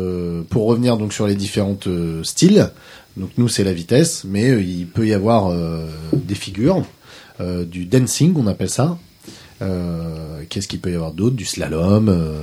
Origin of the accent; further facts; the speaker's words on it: Forges-les-Eaux, Normandy, France; On est issu de Forge les eaux, petite commune à 40 km au nord-est de Rouen. On a toujours vécu, bref, on est originaire